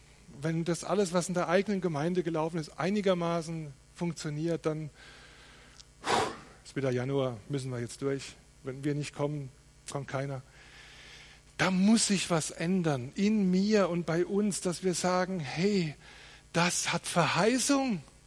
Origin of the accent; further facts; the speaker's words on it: Rhineland-Palatinate, Germany; ich bin von meiner Natur als Pfälzer alles andere als ein Charismatiker.